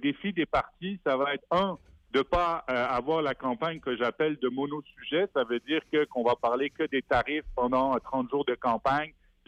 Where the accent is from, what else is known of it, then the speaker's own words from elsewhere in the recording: Sherbrooke, Quebec, Canada; moi je viens de Sherbrooke, là j'habite Sherbrooke